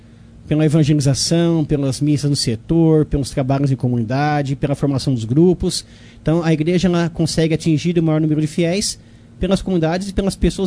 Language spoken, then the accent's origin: Portuguese; Monte Alto, São Paulo, Brazil; Monte Alto é minha terra, eu sou montealtense, nascido, criado de coração, há 42 anos já, com a graça de Deus.